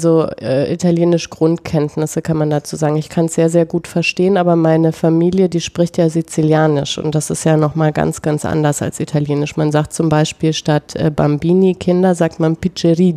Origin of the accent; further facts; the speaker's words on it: Bavaria, Germany; ich bin ja in Bayern groß geworden, da sind die Großeltern jetzt auch noch.